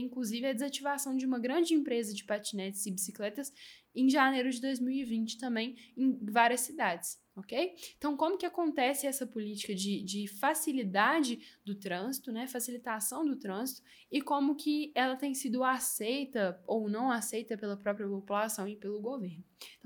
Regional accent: Belo Horizonte, Minas Gerais, Brazil; como eu sou natural de Belo Horizonte, aqui a gente está com muito buraco nas ruas, né?

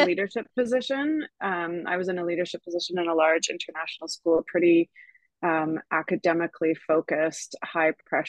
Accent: Canada; also born or lived in overseas; Although I am Canadian, and that's where I am now. I'm in Vancouver.

